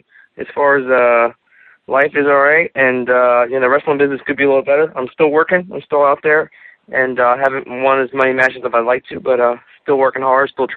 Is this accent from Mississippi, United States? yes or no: no; Delaware, United States; Well, I grew up here in Delaware, and, you know, right out of town then. I graduated out of Middletown High